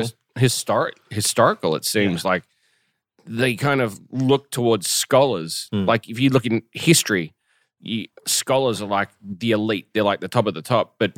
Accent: Australia; Like growing up in Australia, I know what it's like growing up in Australia.

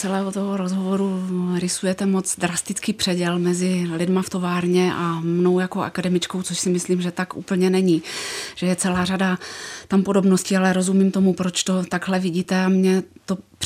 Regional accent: Brno, South Moravian Region, Czechia; Já jsem z Brna. Aha. Ale zároveň mám k tomu regionu zlínskému vazbu rodinnější. Můj otec byl ze Zlína, moje babička taky

